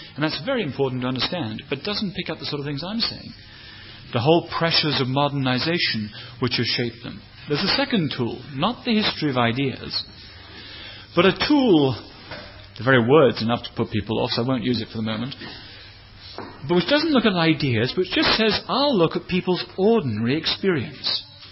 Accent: England, United Kingdom; I'm just taking them because I'm English and you're Australian.

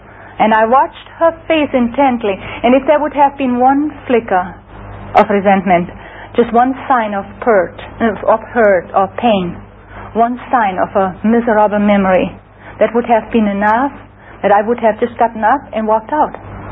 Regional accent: Czechia; first language German; English is a second language; I'm from Czechoslovakia. My mother tongue is German.

